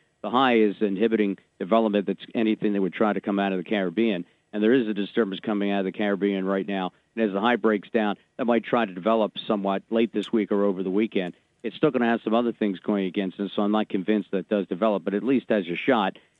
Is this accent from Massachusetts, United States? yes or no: no; Philadelphia, Pennsylvania, United States; Football team, well, I grew up in Philadelphia, so I'm an Eagles fan